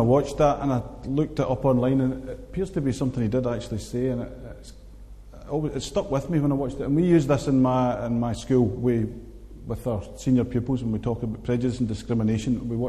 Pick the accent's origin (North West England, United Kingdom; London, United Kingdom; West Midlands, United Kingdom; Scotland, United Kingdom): Scotland, United Kingdom; Stewarton; I grew up in a little town. The middle picture is a picture of my hometown called Stourton in Ayrshire.